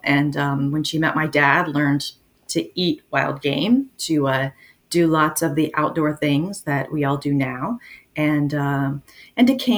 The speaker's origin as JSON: {"language": "English", "region": "Ohio", "country": "United States", "tie": "born or raised there", "moved": "yes", "lives_now": "Alaska, United States", "said": "I moved here to Alaska about 13 years ago. Grew up, born and raised in Ohio, amazing outdoor family."}